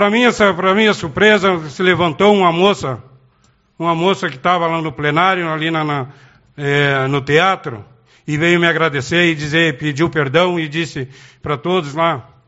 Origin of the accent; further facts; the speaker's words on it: Itacurubi, Rio Grande do Sul, Brazil; nós somos natural de Itacurubi